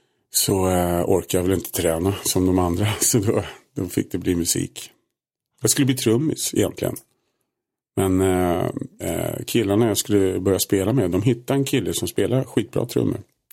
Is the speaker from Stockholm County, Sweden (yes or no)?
yes; Solna, Stockholm County, Sweden; moved away as an adult; also born or lived in France; Jag har bott i Solna ända fram till jag var 19. När jag flyttade till Frankrike då ett par år faktiskt. Så att, Solna, det är norr om stan, det är ett bra ställe att växa upp på, tyckte jag.